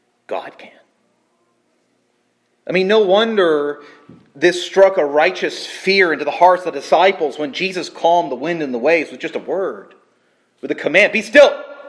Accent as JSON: {"language": "English", "region": "California", "country": "United States", "tie": "born or raised there", "said": "Growing up in Southern California, we certainly made use of the nearby beaches and went there every summer."}